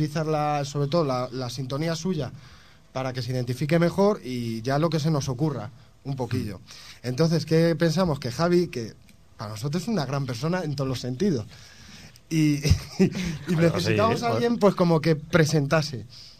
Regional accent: Torrejón, Community of Madrid, Spain; somos de Torrejón y es muy difícil que oírlos

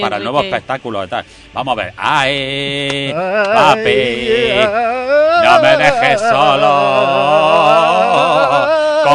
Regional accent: Basque Country, Spain; Si es que yo soy muy calurosa, no, mujer, ya es que soy vasca y así.

